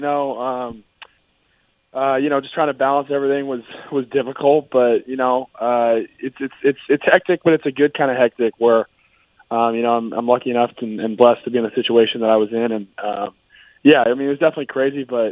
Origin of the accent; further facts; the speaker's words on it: California, United States; growing up in the Bay Area, you know, everyone when he was at Cal